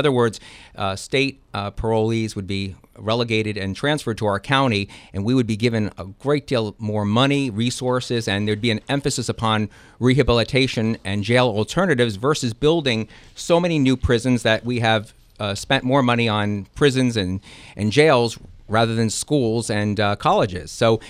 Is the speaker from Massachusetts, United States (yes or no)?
no; New Jersey, United States; also born or lived in Brooklyn; Well, I was born in Brooklyn, but we moved to Jersey to a rural neighborhood.